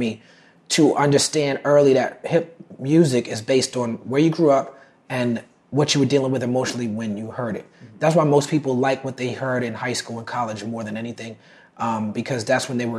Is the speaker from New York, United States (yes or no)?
yes; Brooklyn, New York, United States; You know, I grew up in Brooklyn, but my parents were academics